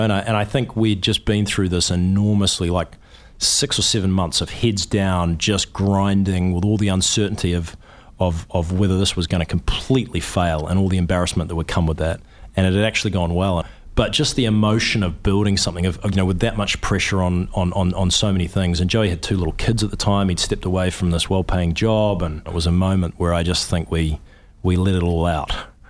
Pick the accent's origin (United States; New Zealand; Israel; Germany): New Zealand; He's an American and I'm a New Zealander.